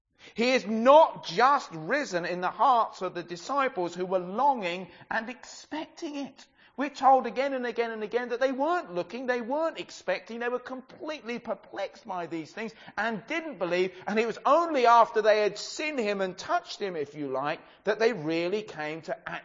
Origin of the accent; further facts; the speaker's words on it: Brighton, South East England, United Kingdom; That's how I grew up in Brighton.